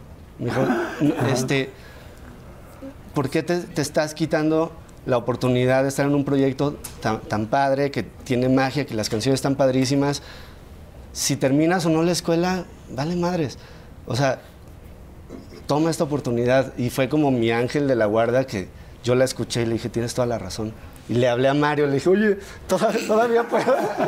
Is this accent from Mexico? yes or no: yes; San Luis, San Luis Potosí, Mexico; now in Mexico City, Mexico; Yo me fui de San Luis a la Ciudad de México a estudiar una carrera formal en producción musical, ingeniería en audio.